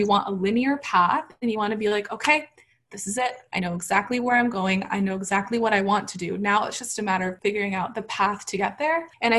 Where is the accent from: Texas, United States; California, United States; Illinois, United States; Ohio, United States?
Texas, United States; Dallas; I am a brown girl who's born and raised in Dallas, Texas. Came up through UTD, went to law school at UChicago